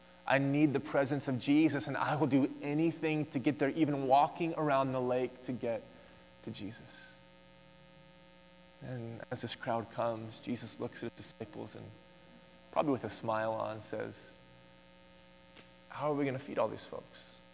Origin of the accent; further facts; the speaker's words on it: Oklahoma, United States; We grew up in Oklahoma. We'd go to the University of Oklahoma and watch a football game.